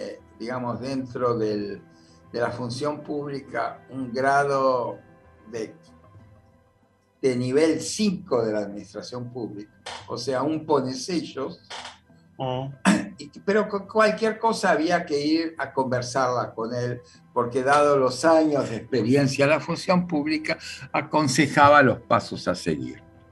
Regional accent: Argentina; moved away; como argentino sentimental de vivir en el exterior

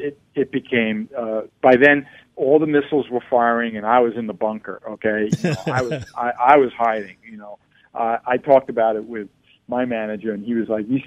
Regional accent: Queens, New York, United States; my friend Mike Katz, who I grew up with in Jackson Heights in Queens

